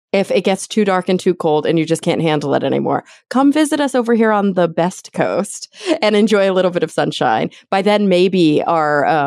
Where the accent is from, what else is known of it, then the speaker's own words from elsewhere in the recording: Texas, United States; moved away as an adult; now in New York, United States; so I grew up in Texas, born and raised until I was about, I don't know, 23 maybe. And then I moved to New York and I lived in Queens for a year